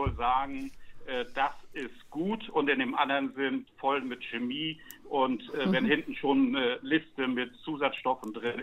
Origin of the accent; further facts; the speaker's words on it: Schwerin, Mecklenburg-Vorpommern, Germany; born there; Ja, ich bin gebürtiger Schweriner, komme also aus einem Agrarbundesland, Mecklenburg-Vorpommern